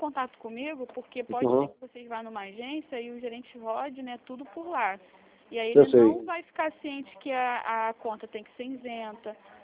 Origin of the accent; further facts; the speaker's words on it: Rio de Janeiro, Brazil; Eu sou daqui de Campo Grande.